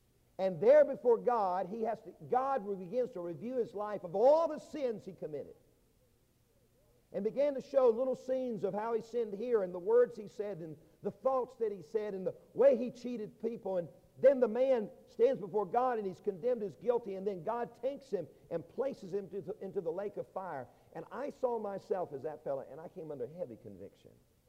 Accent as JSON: {"language": "English", "region": "South Carolina", "country": "United States", "tie": "born or raised there", "said": "Now, growing up in South Carolina in the Bible Belt, you know, you hear the terminology salvation a lot."}